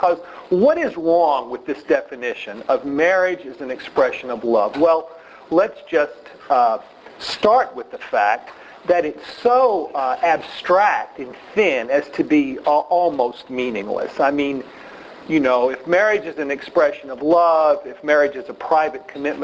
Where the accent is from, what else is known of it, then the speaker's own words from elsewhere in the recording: New York, United States; Here's one from a judge in my home state of New York